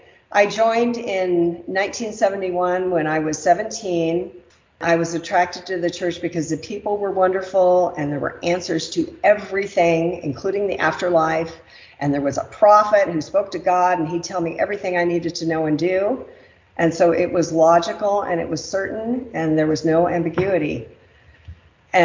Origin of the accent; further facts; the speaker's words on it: California, United States; now in Southern Utah, United States; Southern California. We have moved from South Pasadena 3 years ago to Southern Utah.